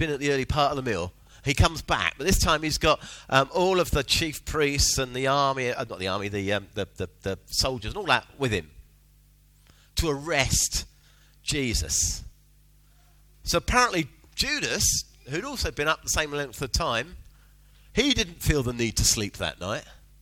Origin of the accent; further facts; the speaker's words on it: United Kingdom; another reason it makes it hard for those of us from a British culture is because we're British.